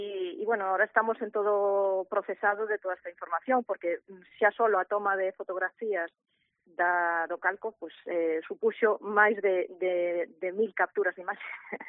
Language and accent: Galician; Caldas de Reis, Galicia, Spain; porque eu son de Caldas de Reis.